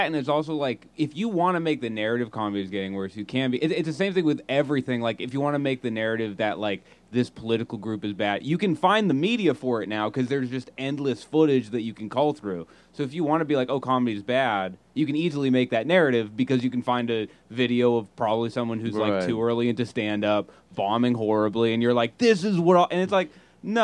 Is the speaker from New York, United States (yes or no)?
no; Buzzards Bay, Massachusetts, United States; Okay, like Buzzards Bay in Massachusetts.